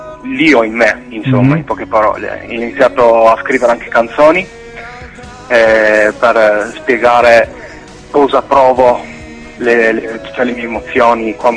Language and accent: Italian; Trieste, Friuli-Venezia Giulia, Italy; Io vengo da Trieste, a 24 anni.